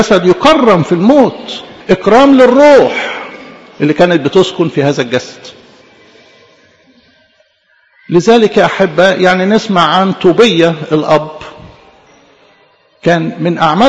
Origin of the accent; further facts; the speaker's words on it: Egypt; إحنا عندنا في مصر